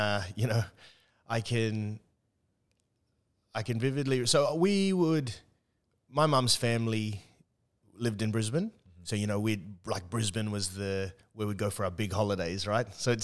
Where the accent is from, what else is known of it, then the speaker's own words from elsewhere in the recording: Port Moresby, National Capital District, Papua New Guinea; Born and raised in Port Moresby. So growing up, it was always soccer and cricket.